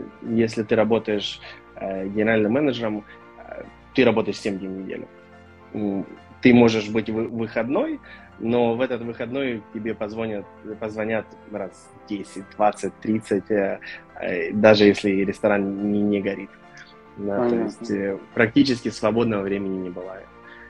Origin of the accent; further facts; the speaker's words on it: Ukraine; Я украинец